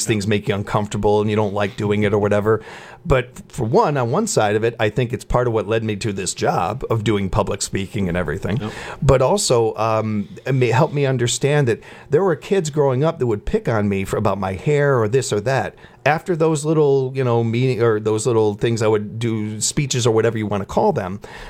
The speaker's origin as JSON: {"language": "English", "town": "Chicago", "region": "Illinois", "country": "United States", "tie": "born or raised there", "said": "I grew up around the United Nations. I mean, Chicago, you got Little Italy, Little Chinatown, you've got all these different things, and it's all I knew growing up"}